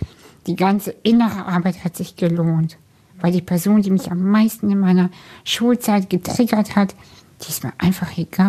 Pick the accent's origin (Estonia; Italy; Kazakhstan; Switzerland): Kazakhstan; now in Germany; Weil ich komme aus einer Arbeiterfamilie, wir sind aus Kasachstan emigriert.